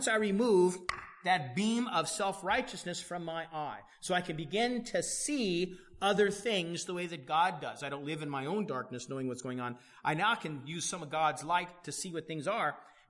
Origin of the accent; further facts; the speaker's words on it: United States; excuse me, I'm from America.